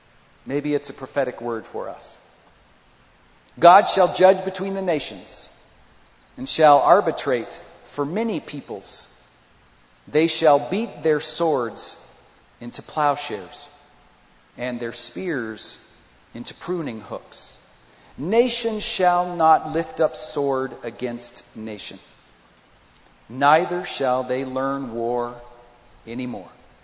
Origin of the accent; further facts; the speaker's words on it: United States; because I'm an American and Marvin, you're not.